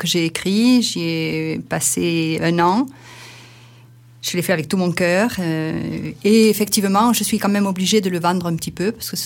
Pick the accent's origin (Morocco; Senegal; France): France; Occitanie; now in Capdenac, France; Je suis native du Tarn, c'est pas très loin, mais j'habite depuis une dizaine d'années à Capdenac.